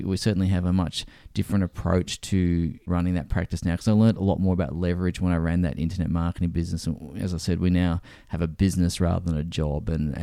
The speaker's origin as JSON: {"language": "English", "town": "Brisbane", "region": "Queensland", "country": "Australia", "tie": "born or raised there", "said": "So in a moment of insanity, we decided to sell everything and moved back to Brisbane, which is my hometown."}